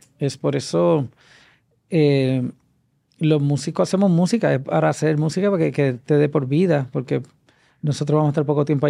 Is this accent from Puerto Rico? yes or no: yes; Quebradillas, Puerto Rico; Nabil y yo somos de Quebradilla.